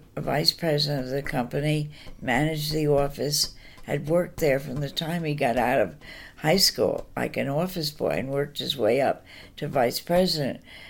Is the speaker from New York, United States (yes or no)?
yes; Spring Valley, New York, United States; also born or lived in Hackensack, New Jersey; And I was born in Hackensack, New Jersey. Then I lived in Spring Valley until I was married.